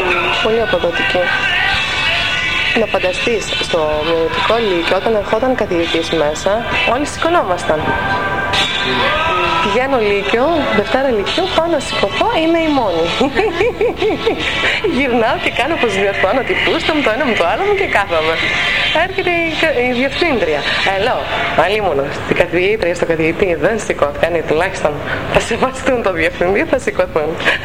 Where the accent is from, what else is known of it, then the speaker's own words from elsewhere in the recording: Komotini, East Macedonia and Thrace, Greece; also born or lived in Germany; γεννήθηκα 10 Αυγούστου το 68, Κομωτινή. Μέχρι 4 χρονών, 5 χρονών ήμασταν εδώ, φύγαμε Γερμανία για άλλα 5 χρόνια και επιστρέψαμε το 79-78.